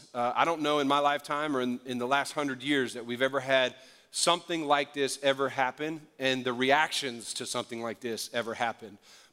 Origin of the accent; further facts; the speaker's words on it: New Orleans, Louisiana, United States; natural disasters in places like my hometown, New Orleans, with Hurricane Katrina or other events